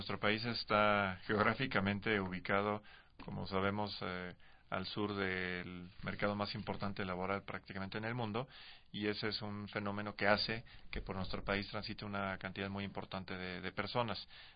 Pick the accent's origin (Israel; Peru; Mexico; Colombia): Mexico; como mexicanos deberíamos estar sumamente indignados y sumamente preocupados